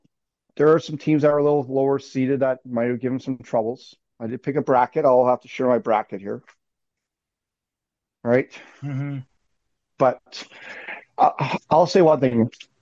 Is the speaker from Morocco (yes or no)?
no; Canada; being a Canadian, I mean, I love it.